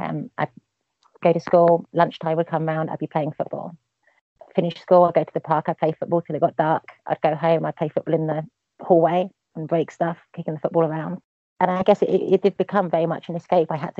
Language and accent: English; England, United Kingdom; also born or lived in Milton Keynes; I moved around quite a lot. But I grew up mainly about an hour north of central London, just outside the big M25 ring road that goes out. So it's kind of more country, kind of small town kind of thing.